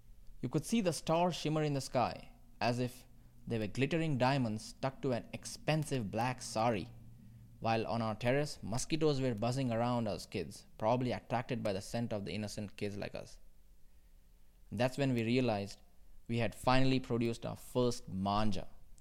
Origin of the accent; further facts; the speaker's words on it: Secunderabad, Telangana, India; I started to reminisce on what I would do during this time of the year as a kid growing up in Secunderabad. We had just celebrated Diwali, the Indian festival of lights